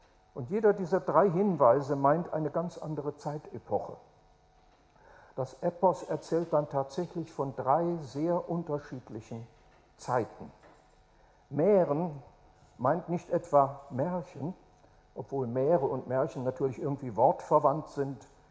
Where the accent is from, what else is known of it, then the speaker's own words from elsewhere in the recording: North Rhine-Westphalia, Germany; wir kommen aus dem Ruhrgebiet, wir wissen, was Arbeit heißt.